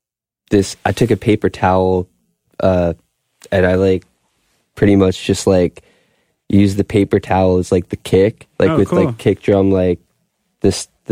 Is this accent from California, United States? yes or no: yes; Long Beach, California, United States; also born or lived in Wilkes-Barre; I mean, in Wilkes-Barre, I just wrote in my bedroom a lot. And then I grew up in Long Beach.